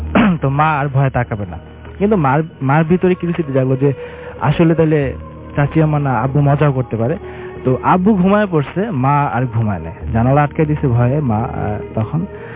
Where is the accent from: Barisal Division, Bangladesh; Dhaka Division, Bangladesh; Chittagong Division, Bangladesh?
Barisal Division, Bangladesh; Barishal; আমি বরিশাল থেকে এসেছি